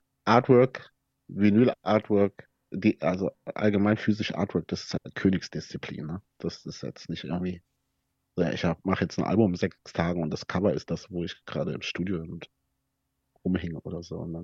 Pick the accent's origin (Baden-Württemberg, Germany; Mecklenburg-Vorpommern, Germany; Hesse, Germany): Baden-Württemberg, Germany; Weilimdorf; Ich komme ja aus Weilendorf und da ist ja das Schloss Solitude.